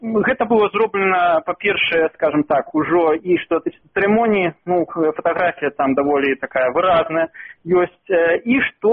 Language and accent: Ukrainian; Belarus; ми мусимо підтримувати, скажімо, як білоруси, і білоруська держава мусить підтримувати культурне розвиття цих супольностей